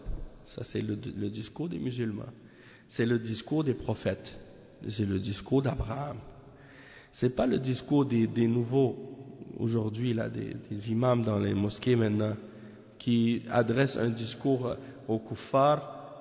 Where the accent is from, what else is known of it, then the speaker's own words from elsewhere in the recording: Montreal, Quebec, Canada; born there; je suis né au Canada, je suis né ici à Montréal, j'étais dans le kufr, j'étais dans le christianisme et Allah m'a guidé à l'islam